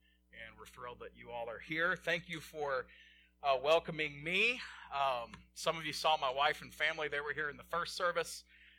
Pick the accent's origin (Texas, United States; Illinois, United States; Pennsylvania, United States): Texas, United States; I'm originally from Texas.